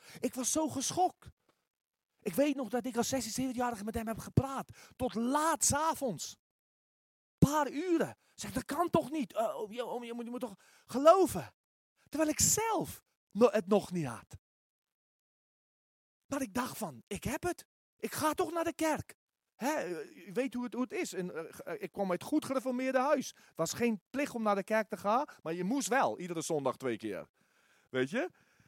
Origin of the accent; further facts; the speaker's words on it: Netherlands; Weet je, en toch, als Nederlanders zeggen we dat misschien niet, maar wij denken ook vaak zo.